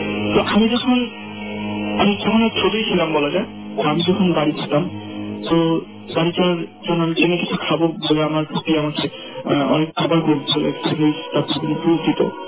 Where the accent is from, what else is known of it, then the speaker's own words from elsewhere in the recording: Jamalpur, Mymensingh Division, Bangladesh; আমার বাড়ি যাওয়ার জন্য জামালপুর জেলার যে নারায়ণ স্টেশনটি রয়েছে, তো ওই স্টেশনটা থেকে আমার বাড়ি যাওয়ার ডিস্টেন্স মেবি 10 মিনিটের একটা ডিস্টেন্স হবে।